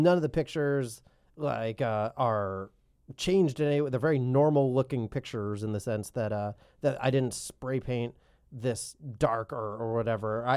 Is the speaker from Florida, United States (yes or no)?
yes; Tampa, Florida, United States; Well, no, I grew up in Tampa, Florida, but Orlando is Orange County, but in Florida.